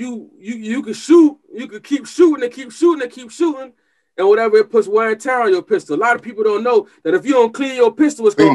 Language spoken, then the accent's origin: English; Homestead, Florida, United States; growing up in Homestead, you just like, dang, you know, you always nervous because you walk around with something that you ain't even licensed to carry and stuff like that.